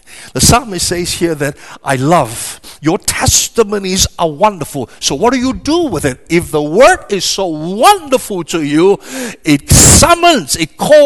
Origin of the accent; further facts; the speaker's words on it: Pahang, Malaysia; When I used to spend the early years growing up in the East Coast in the state of Pahang